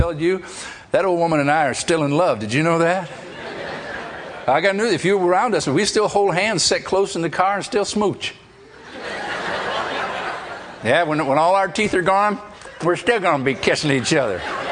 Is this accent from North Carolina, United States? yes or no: no; Michigan, United States; It's Michigan. I was born in Michigan, born again in Michigan, played football in Michigan, Michigan State Trooper, and on and on and on. I got Michigan stamped all over me, okay?